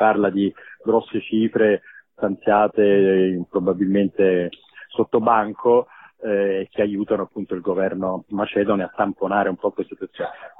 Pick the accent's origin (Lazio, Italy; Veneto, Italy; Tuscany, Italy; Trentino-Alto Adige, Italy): Lazio, Italy; Rome; io vengo da Roma